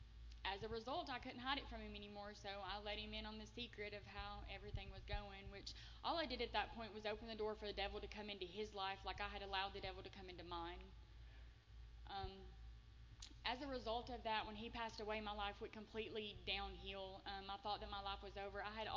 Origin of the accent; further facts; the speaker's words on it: Crossville, Tennessee, United States; I'm from Tennessee, a little old town in Tennessee, Crossville. I grew up, I had a really good childhood.